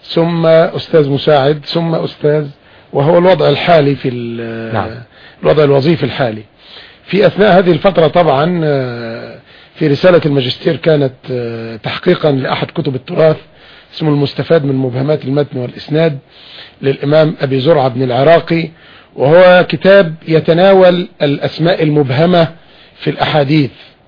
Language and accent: Arabic; Dakahlia, Egypt; born there; أنا من مواليد محافظة الدقهلية.